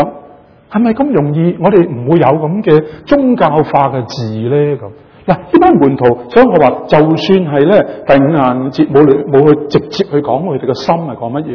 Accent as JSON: {"language": "Cantonese", "country": "Canada", "said": "包括埋我係嚟自加拿大，另外一夫婦亦都係嚟自海外，唔係香港咁。"}